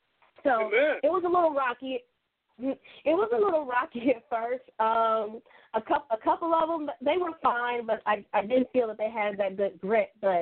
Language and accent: English; Kansas City, Missouri, United States; I am from Kansas City, Missouri.